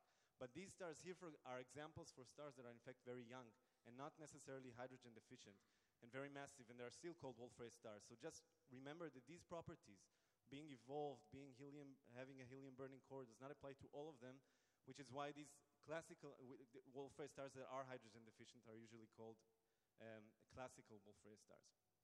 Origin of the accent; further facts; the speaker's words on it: Israel; now in Potsdam, Germany; I'm originally from Israel, hence the name, but I am doing my PhD in the University of Potsdam, Germany